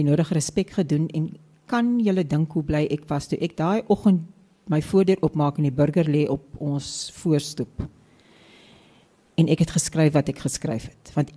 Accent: Western Cape, South Africa; Ag ja, en ek kom ons van die Weskus af

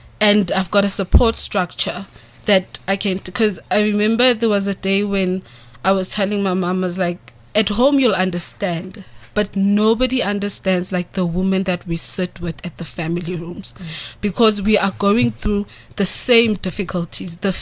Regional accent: Orange Farm, Gauteng, South Africa; Because I'm from Orange Farm. And from Baragwanath, that's like 20 minutes.

